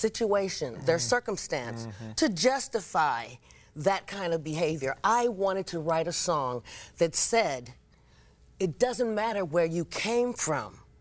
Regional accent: Compton, California, United States; it's only because I say I grew up I'm from Compton.

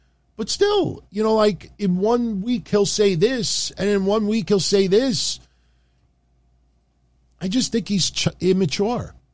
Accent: New York, United States; I came from New York. I didn't feel nervous because I was coming from New York going into the ECW arena in South Philly.

